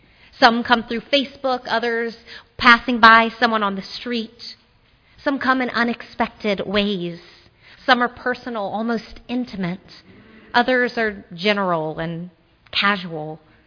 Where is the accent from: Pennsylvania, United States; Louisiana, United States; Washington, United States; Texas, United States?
Louisiana, United States; Shreveport; also born or lived in Memphis / Baton Rouge; I grew up in Shreveport on the Red River, moved to Memphis on the Mississippi, then lived in Baton Rouge at another point on the Mississippi